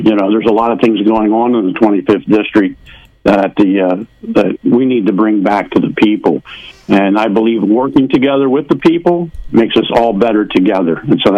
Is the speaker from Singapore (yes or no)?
no; Mill Hall, Pennsylvania, United States; I was born and raised in Mill Hall, Pennsylvania. My dad was a union steel worker. My mom was a homemaker.